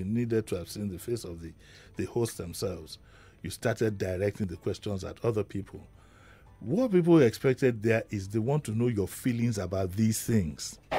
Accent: Nigeria; At 67... yesterday was the most embarrassing moment I faced as a Nigerian, as an adult.

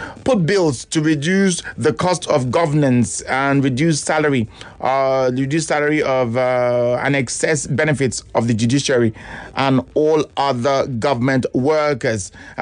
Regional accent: Ikorodu, Lagos, Nigeria; What's up, Lagos?

